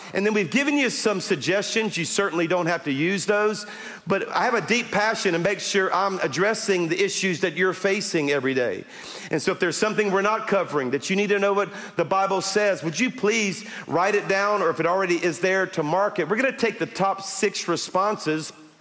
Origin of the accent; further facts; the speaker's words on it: Louisiana, United States; I have a sense of humor, and I'm from Louisiana, okay?